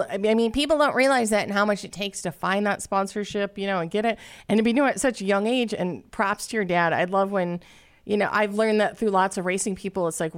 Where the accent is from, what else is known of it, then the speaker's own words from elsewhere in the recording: Minnesota, United States; you're Canadian and I'm Minnesotan. So people are like, oh, you sound Canadian.